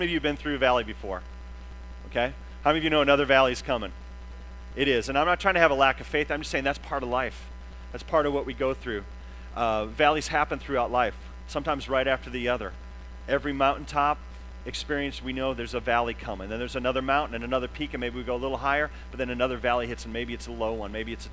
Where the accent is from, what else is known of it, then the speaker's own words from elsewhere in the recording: Tulsa, Oklahoma, United States; now in Southern California, United States; I'm from Southern California, so we don't have that problem, but I grew up in Tulsa.